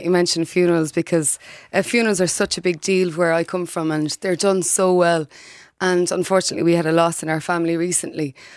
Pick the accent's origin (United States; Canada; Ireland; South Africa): Ireland; Leinster; I did. I'm from a small village in North Kilkenny called Gathabon.